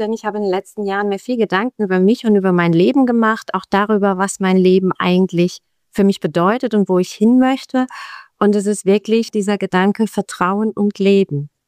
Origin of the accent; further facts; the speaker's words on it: Heilbronn, Baden-Württemberg, Germany; born there; now in Schwäbisch Hall, Germany; das ist nur mein Geburtsort. Ich wohne jetzt in der Nähe von Schwäbisch Hall. Das ist jetzt nicht so wahnsinnig weit weg von Heilbronn, aber doch nur ein paar Kilometer weg. Und ich wohne sehr, sehr ländlich